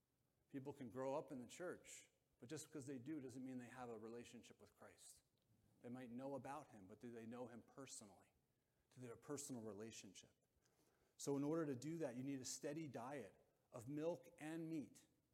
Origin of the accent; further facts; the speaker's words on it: New Jersey, United States; But growing up, I grew up in Bergen County, and we actually just steered clear of the city.